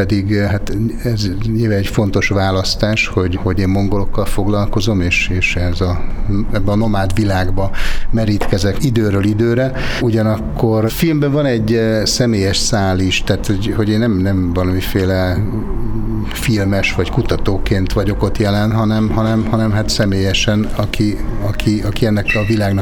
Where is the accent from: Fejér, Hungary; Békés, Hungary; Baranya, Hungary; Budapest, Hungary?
Budapest, Hungary; én rettentően szeretek Miskolcon lenni gyerekkorom óta, tehát azért nekem ide erős kötődésem van, bár én amúgy pesti vagyok, de itt Borsodban van a házunk, kiskoromtól járok a Bükkbe